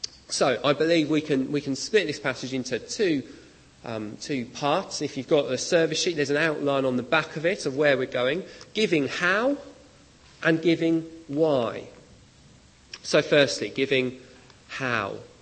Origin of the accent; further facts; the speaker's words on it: United Kingdom; being British